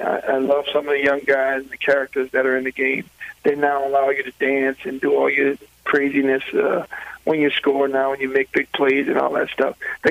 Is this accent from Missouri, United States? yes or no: no; New Orleans, Louisiana, United States; You know, I'm from New Orleans, so from that area.